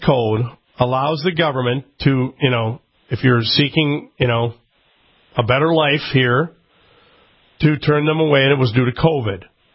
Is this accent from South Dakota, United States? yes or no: yes; South Dakota, United States; as a child growing up in South Dakota, we had oyster stew every Christmas Eve.